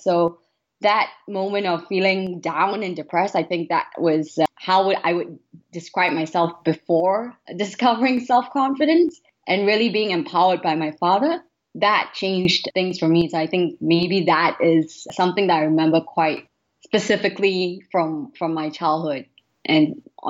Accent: Malaysia; So I am Malaysian Chinese. So both my parents are of Chinese descent. I believe my great grandfather came over to Malaysia to help with the trade back in the day

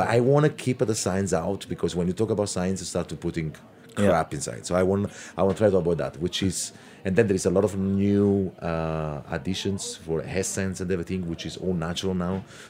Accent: Basilicata, Italy; And we are Lucani. So I'm from Lucania, which is Basilicata, the old name. But I'm Lucano.

